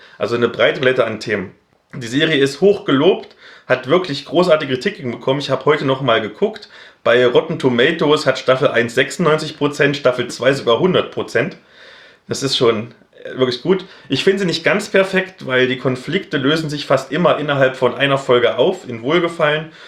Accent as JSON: {"language": "German", "region": "East Germany", "country": "Germany", "said": "Als Ossi habe ich immer Minderheitenprobleme."}